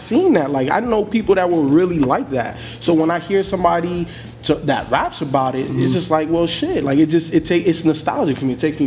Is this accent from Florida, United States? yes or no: yes; Miami, Florida, United States; You know, I grew up in Miami